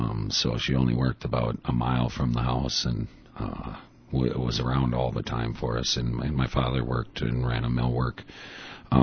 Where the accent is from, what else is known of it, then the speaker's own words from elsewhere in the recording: Richfield, Minnesota, United States; I was born in Richfield, Minnesota. Well, actually born in Minneapolis, but grew up and lived my whole until I graduated from high school in Richfield.